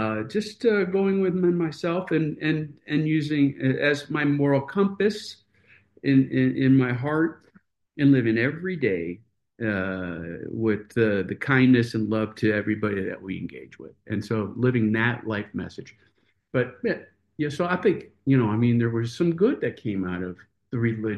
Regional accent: Chicago, Illinois, United States; I was raised as Protestant in Chicago area.

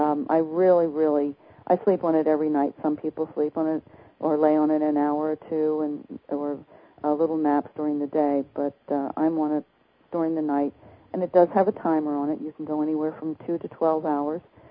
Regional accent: South Carolina, United States; Now I'm from South Carolina, and it can get pretty warm and humid here.

